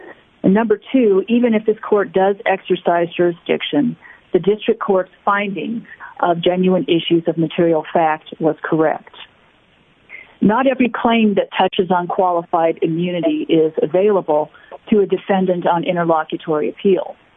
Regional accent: Scottsbluff, Nebraska, United States; I'm from Scottsbluff, Nebraska

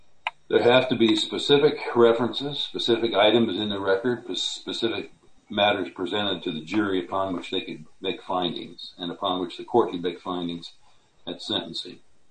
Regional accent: Kansas, United States; I'm from Kansas with the law firm of Stevens and Brand

